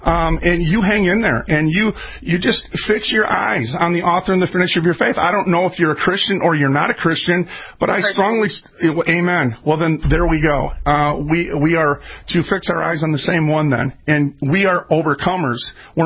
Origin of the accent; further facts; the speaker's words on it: Minneapolis, Minnesota, United States; And I was raised in North Minneapolis. I was a welfare kid.